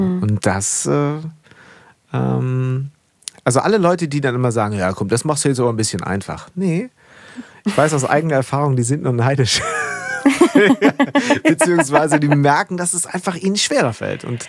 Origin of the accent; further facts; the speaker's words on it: Schleswig-Holstein, Germany; Ich bin auch so ein Nordseekind. Ich bin groß geworden in Schleswig-Holstein tatsächlich. Und da war natürlich so in der Nähe zu Dänemark.